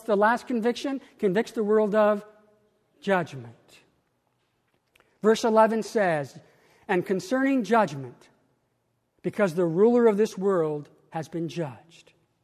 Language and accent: English; Spokane, Washington, United States; 12 hours away in Spokane, Washington, my hometown, not far from our old dairy farm, my father died.